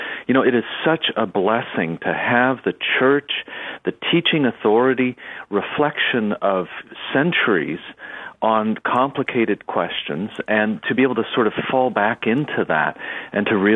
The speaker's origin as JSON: {"language": "English", "town": "Fall River", "region": "Massachusetts", "country": "United States", "lives_now": "Philadelphia, United States", "said": "But I am originally from Fall River, from the Diocese of Fall River. I'm incarnated as a priest there."}